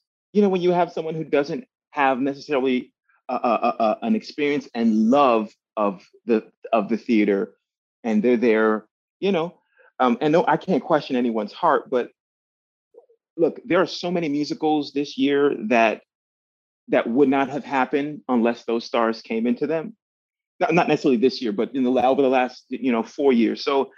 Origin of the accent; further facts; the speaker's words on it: Miami, Florida, United States; I grew up in Miami, Florida, listening to hip hop, salsa, R&B, you know, like that's my language.